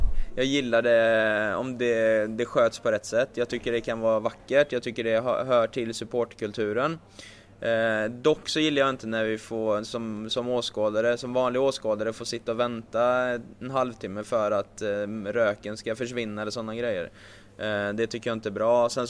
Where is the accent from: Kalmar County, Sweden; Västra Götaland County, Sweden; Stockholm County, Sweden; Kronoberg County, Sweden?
Västra Götaland County, Sweden; Uddevalla; also born or lived in Sunne; Jag är ju från Uddevalla från början, men min mamma var från Sunne, så vi flyttade dit när jag var 10 år.